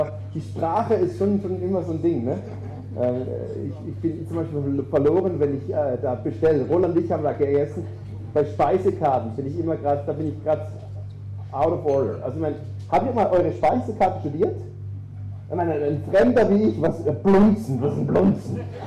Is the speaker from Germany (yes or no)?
no; Switzerland; Ich bin ein Schweizer Bünzli.